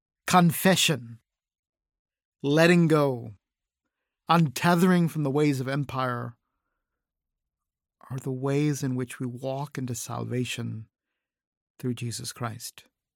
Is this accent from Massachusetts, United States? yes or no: yes; Massachusetts, United States; now in Connecticut, United States; I was born and bred in Massachusetts, and now live in Connecticut.